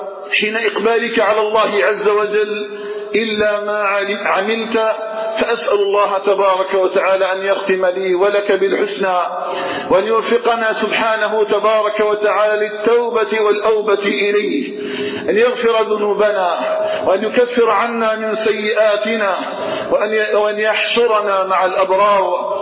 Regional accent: Algeria; اللهم اجعل بلدنا الجزائر آمنا مطمئنا وسائر بلاد

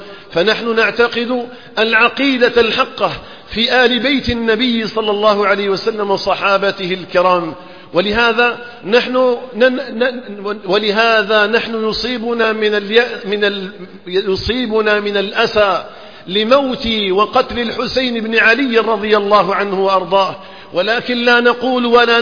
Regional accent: Algeria

